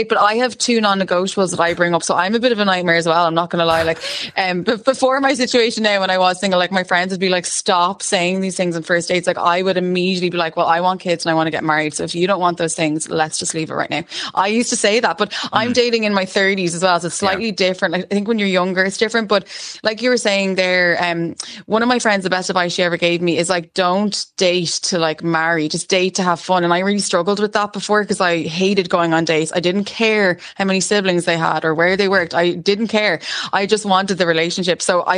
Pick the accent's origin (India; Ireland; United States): Ireland; And as Irish women, we want the crack, and we want it to be fun